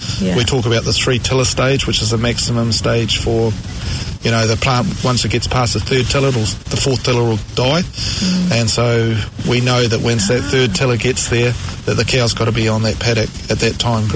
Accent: Matamata, Waikato, New Zealand; originally I was in Matamata

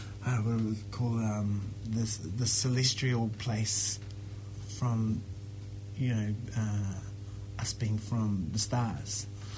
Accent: Auckland, New Zealand; I grew up in South Auckland, like way south, deep South Auckland, out towards Tuakau. And it's usually, you know, Pākehā Māori. And then I moved to Auckland in the 70s, as a little boy. Moved into a Polynesian neighbourhood.

